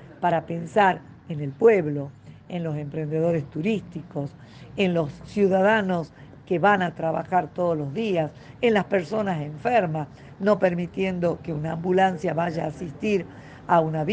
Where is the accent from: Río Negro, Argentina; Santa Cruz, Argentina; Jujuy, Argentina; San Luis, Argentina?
Jujuy, Argentina; por esta gente única que somos los jujeños.